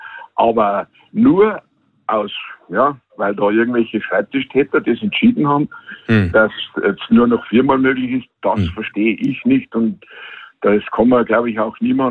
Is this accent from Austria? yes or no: no; Bavaria, Germany; Und ich muss sagen, bei uns in Bayern bzw. Deutschland ist weiterhin noch 6-mal erlaubt. Und da verstehe ich das nicht. Sind wir Bayern widerstandsfähiger, dass wir das besser aushalten?